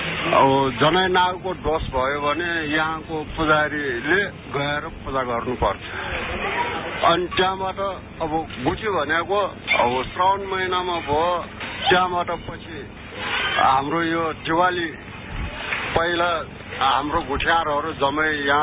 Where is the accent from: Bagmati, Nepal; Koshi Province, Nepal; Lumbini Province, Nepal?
Bagmati, Nepal; Itumbahal; born there; मेरो जन्मस्थान इटुम्बाल